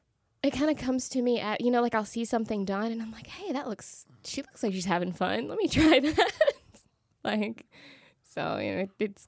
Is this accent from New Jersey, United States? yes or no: no; Alabama, United States